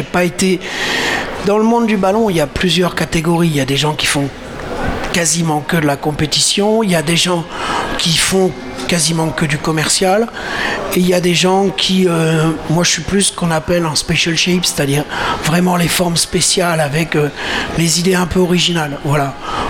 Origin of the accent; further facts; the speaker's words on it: Brittany, France; je viens de Bretagne